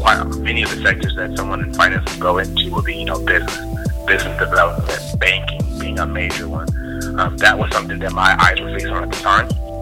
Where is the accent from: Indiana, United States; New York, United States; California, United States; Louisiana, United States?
Indiana, United States; So, of course … I grew up in the Midwest, South in Indiana, on the west side of town.